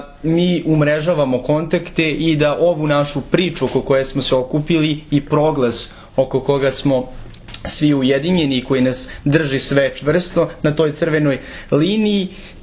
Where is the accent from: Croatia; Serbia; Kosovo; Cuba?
Kosovo; Kamenica; ja dolazim iz Kosovske Kamenice